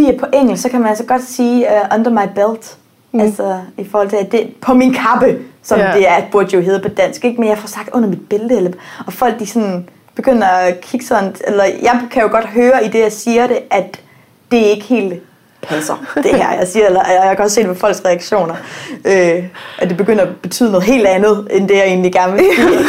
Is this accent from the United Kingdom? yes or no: yes; England, United Kingdom; Danish is a second language; now in Denmark; 16 år siden, at jeg er flyttet fra England til Danmark, der har jeg jo stadigvæk formuleringer, som går lidt skævt nogle gange, hvor jeg oversætter engelske formuleringer til dansk